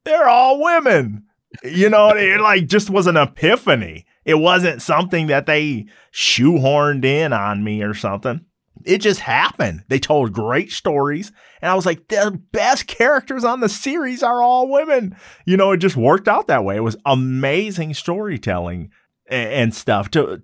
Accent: Michigan, United States; Even though I'm from Michigan, I'm smart.

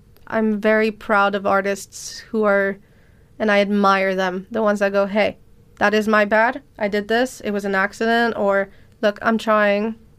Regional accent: Palestine; also born or lived in France; And when you do say, for example, for me, I'm Palestinian French.

